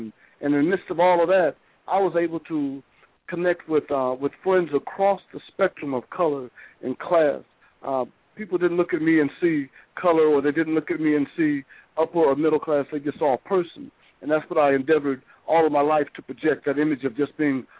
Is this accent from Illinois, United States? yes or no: no; Xenia, Ohio, United States; also born or lived in Panama City, Florida; But I grew up in Ohio, a little small town called Xenia